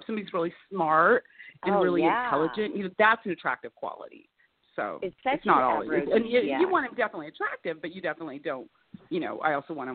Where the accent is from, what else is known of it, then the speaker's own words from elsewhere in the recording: Melba, Idaho, United States; also born or lived in Caldwell; I was born in Caldwell. And then my sister and I grew up in Melba, which is like a really small farming community. It's like really, really small. It's like out in the middle of nowhere.